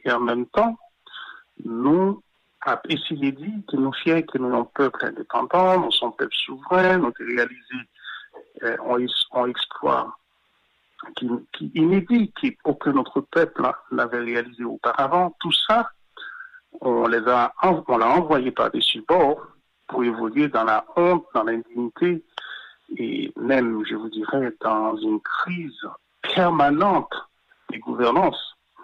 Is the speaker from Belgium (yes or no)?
no; Haiti; Moi, j'ai grandi en Haïti sous la dictature. Je ne reconnais plus le pays dans lequel j'ai grandi et où j'ai fait toutes mes études secondaires.